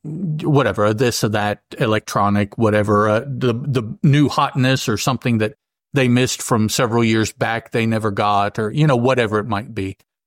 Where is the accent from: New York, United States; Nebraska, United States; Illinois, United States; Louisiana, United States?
Illinois, United States; born there; I was born in Illinois. My mom and dad were there. Obviously, neither one were from Illinois.